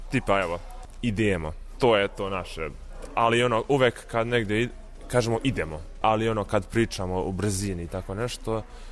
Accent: Čačak, Šumadija and Western Serbia, Serbia; ja sam iz Čačka, kao, čuje se.

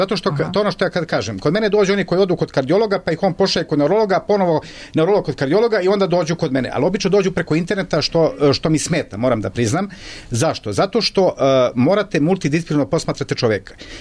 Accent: Čačak, Šumadija and Western Serbia, Serbia; Jeste, ja sam iz Čačka.

